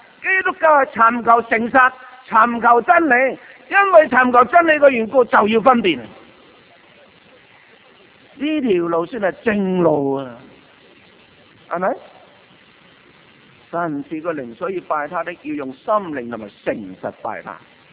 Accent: China; 但我哋中国人就系咁嘅喎吓

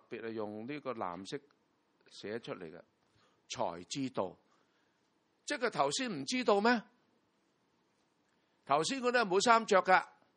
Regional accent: China; 我哋中国人啊，有好多个古字啊

